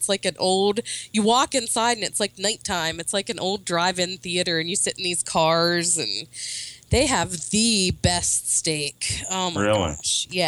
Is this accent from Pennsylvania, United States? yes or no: yes; Pennsylvania, United States; And, you know, I'm from Pennsylvania and we don't eat greens here.